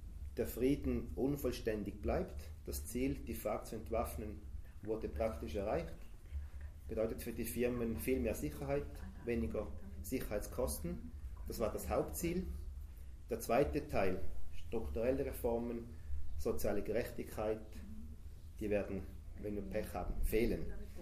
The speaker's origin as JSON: {"language": "German", "country": "Switzerland", "said": "Das betrifft uns als Schweizer sehr direkt."}